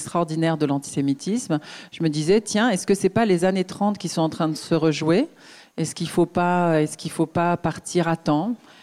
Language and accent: French; France; Moi, je suis née en France, j'ai toujours grandi en France, toujours vécu en France.